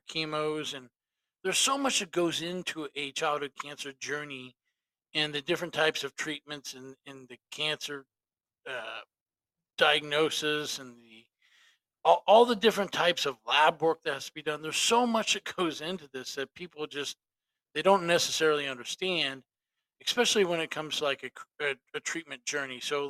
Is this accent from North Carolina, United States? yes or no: no; Illinois, United States; growing up in Southern Illinois, just an hour from St. Louis, big Cardinal fan.